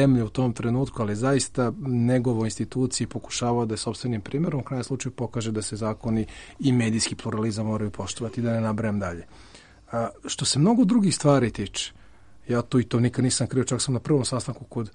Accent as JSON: {"language": "Serbian", "country": "Serbia", "said": "ja i to vam govorim kao pravnik, a ne kao Srbin"}